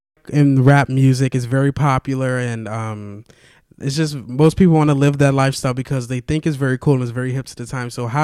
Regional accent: Chicago, Illinois, United States; growing up in Chicago, I know a lot of people have their opinions about us

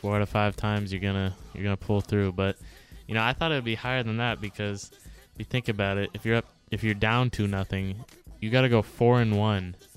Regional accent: San Francisco, California, United States; born there; I mean, I was born in San Francisco. The Giants are my local team.

